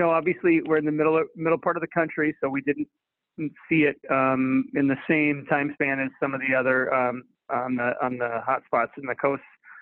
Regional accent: South Dakota, United States; moved away as an adult; now in Nebraska, United States; I am from Eastern South Dakota, so I've been here for very quickly. It'll be about 8 years that I've been in Nebraska in this role.

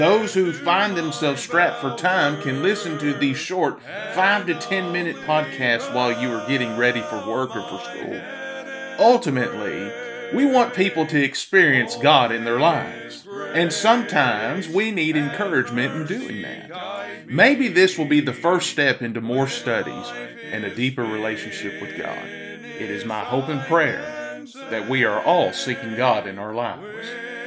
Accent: Pine Bluff, Arkansas, United States; I'm quickly reminded of, I grew up in Pine Bluff, Arkansas.

